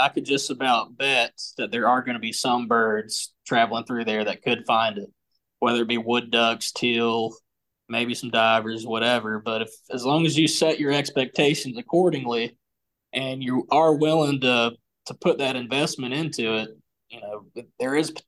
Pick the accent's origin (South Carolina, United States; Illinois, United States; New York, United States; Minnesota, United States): South Carolina, United States; You know, I grew up in South Carolina in the upstate. It's not really a hot spot for ducks, but we have a farm right on the Broad River up in the mountains, right where North Carolina and South Carolina intersect.